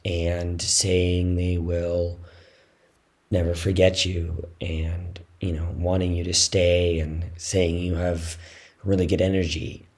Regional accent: Canada; now in Slovakia; I am Canadian, so it's not like I can't handle the cold

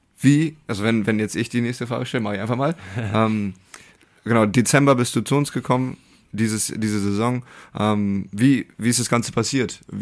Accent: Bremerhaven, Bremen, Germany; in meiner Jugend war ja in Bremerhaven von 7 bis ich 18 war

